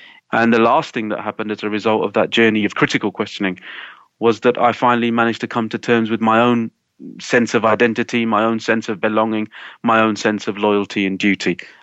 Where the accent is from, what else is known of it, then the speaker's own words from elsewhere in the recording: United Kingdom; What does Islam say about my relationship as a British Muslim living in a secular country that is run by democracy?